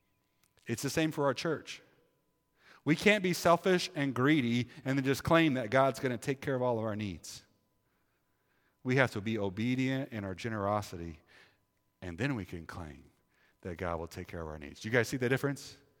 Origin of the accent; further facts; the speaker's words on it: Decatur, Illinois, United States; I grew up in Decatur, Illinois, which is like blue-collar, hard-working.